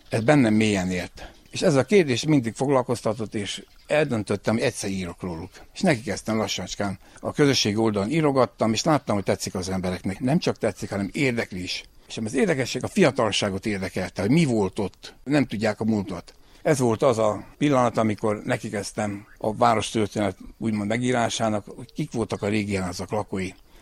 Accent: Odorheiu Secuiesc, Harghita, Romania; Én egy olyan lakónegyedben nőttem fel, lent a Rákóczi úton itt udvarhelyen.

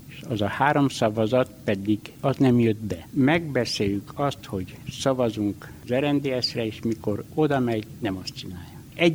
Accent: Romania; tuszoni születési vagyok, 1954-ben születtem. Magyar iskola 1,5 évet vagy 2 jártam Tusonba, mert akkor megszűnt. Elég nehéz volt, hogy magyarból direkt románba

